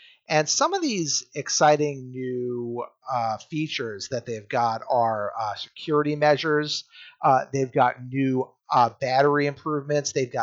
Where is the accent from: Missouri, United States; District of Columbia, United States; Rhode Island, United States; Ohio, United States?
Rhode Island, United States; East Greenwich; my hometown of East Greenwich, Rhode Island